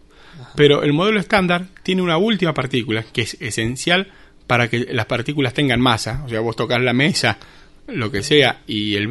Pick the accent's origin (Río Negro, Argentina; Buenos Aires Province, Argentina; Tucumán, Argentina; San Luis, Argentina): San Luis, Argentina; also born or lived in Spain; nací acá en San Luis en 1976, cursé el colegio secundario acá en la escuela Juan Pascual Pringle y después estudié en el Instituto Balseiro.